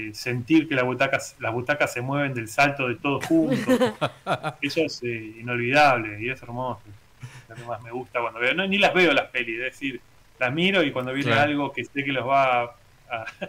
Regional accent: Argentina; muchachos, somos argentinos

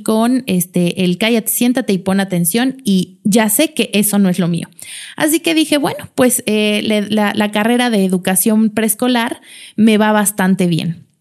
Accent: Mexico City, Mexico; Yo también vengo de la Ciudad de México, como muchos de ustedes.

